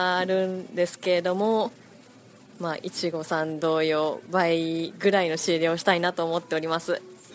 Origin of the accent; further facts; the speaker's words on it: Hyogo, Japan; こんにちは、兵庫県から来ました